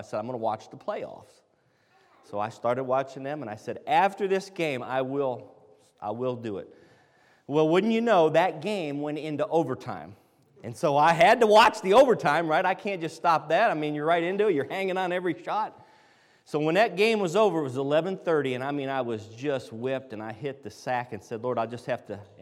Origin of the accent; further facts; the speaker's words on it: Medina, Ohio, United States; We're from Medina, Ohio, which is about 30 miles south of Cleveland.